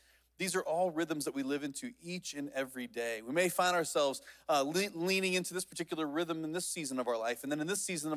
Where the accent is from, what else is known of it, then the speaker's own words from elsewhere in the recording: Van, Texas, United States; I grew up in East Texas in a little tiny town called Van.